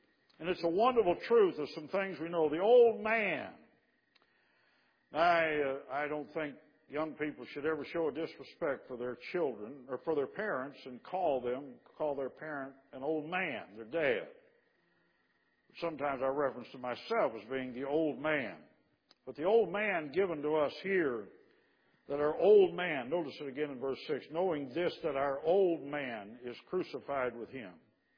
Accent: Chicago, Illinois, United States; I grew up in the suburbs of Chicago. You wouldn't know that by listening to me, but I got rid of my accent, all right?

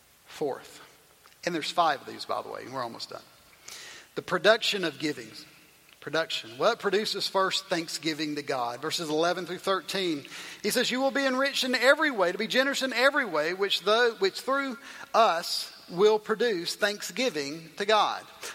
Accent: Tylertown, Mississippi, United States; I grew up in Tylertown Baptist Church, a little Baptist church in South Mississippi, a little town that I grew up in.

